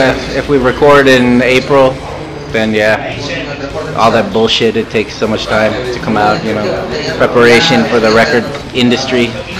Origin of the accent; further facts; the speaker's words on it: Las Vegas, Nevada, United States; also born or lived in New York; New York. Mm-hmm. Born in New York. Grew up in Las Vegas.